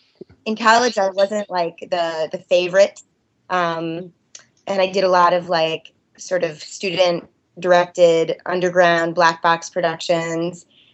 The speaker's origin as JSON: {"language": "English", "town": "Detroit", "region": "Michigan", "country": "United States", "tie": "born or raised there", "said": "So I grew up in Detroit. I am the daughter of a dancer and a bass player. My dad is the principal bassist with the Detroit Symphony."}